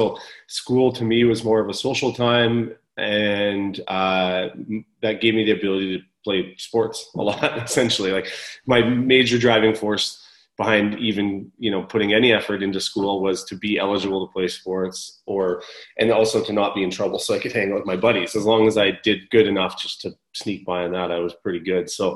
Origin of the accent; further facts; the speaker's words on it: Smithers, British Columbia, Canada; also born or lived in Houston; Well, I lived in Houston until I was seven, right? Yeah, seven, and then I moved to Smithers between grade two and grade three.